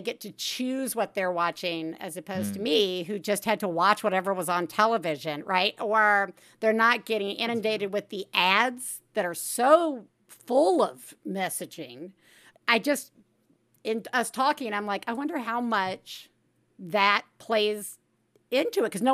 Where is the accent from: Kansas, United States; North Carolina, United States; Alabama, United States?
Alabama, United States; I am from Alabama.